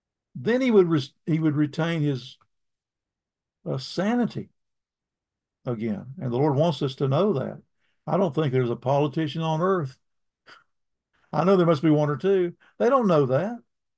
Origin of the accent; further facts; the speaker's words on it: North Carolina, United States; born there; Cindy was born in Minnesota. I was born in North Carolina.